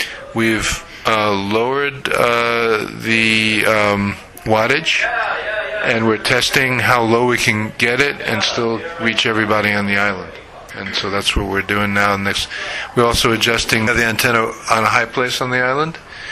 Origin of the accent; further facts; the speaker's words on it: United States; now in Canada; I'm from the States originally, where I used to do pirate radio